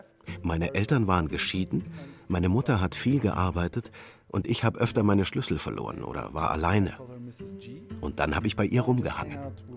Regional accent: Berlin, Germany; Ich bin in Wilmersdorf aufgewachsen, in einem absolut durchschnittlichen Viertel. Aber als ich klein war, lebten dort noch viele ältere Menschen, die den Krieg überlebt haben.

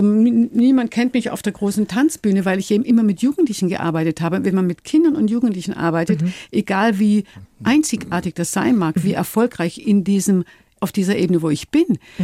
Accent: Baden-Württemberg, Germany; Ich komme aus dem Schwarzwald

